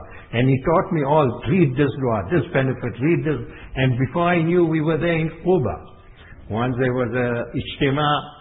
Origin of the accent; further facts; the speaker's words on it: South Africa; I thought that we once perhaps that being South African, we got money, so I'll take a taxi and we'll go.